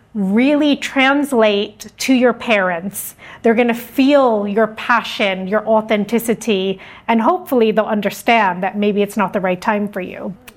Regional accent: India; Obviously, I feel like if anyone asks me where I'm from, I always say I'm Indian, right? I'm very proud of my heritage, very proud of my ethnicity, my culture.

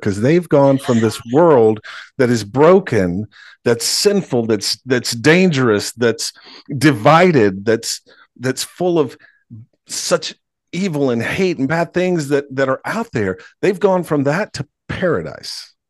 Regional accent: the South, United States; I mean, I'm from the South. You gain 10 pounds when somebody dies, Vicky.

